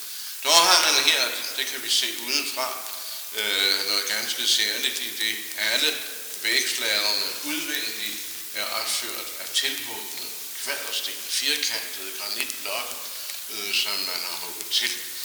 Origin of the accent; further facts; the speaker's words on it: Region of Southern Denmark, Denmark; Men så er vi jo fynboer alle, og der ved vi jo, at det i enden af ordet forsvinder